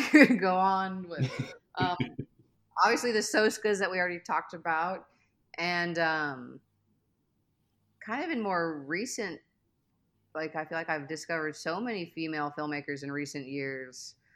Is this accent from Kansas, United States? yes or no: yes; Kansas, United States; right here in my part of the country. I grew up in Kansas, which is where BTK is from.